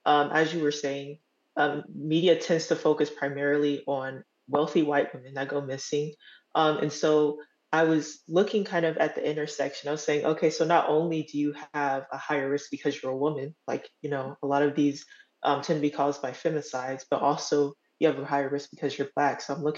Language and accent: English; Missouri, United States; I'm focusing primarily on North St. Louis and North County. I am from North County.